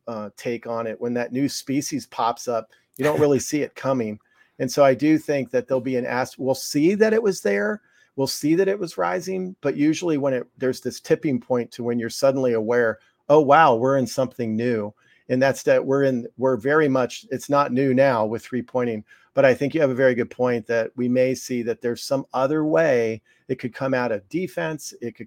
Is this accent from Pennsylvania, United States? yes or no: yes; Philadelphia, Pennsylvania, United States; I grew up in Philly, obviously, and it just looks so different.